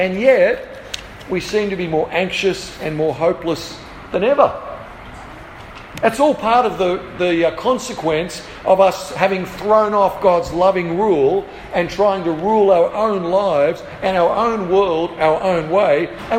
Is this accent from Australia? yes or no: yes; Australia; And as Australians, we love our freedom, don't we?